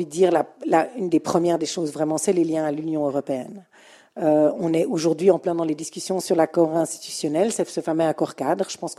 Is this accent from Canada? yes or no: no; Geneva, Switzerland; je suis genevoise et fière de l'être